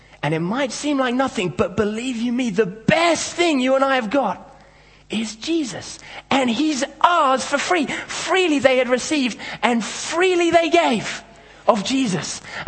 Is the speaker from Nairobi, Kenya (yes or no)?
yes; Nairobi, Kenya; when I was growing up in Africa, in Kenya. I grew up in Nairobi, which is a big kind of cosmopolitan city. A lot of very wealthy people, a lot of very poor people.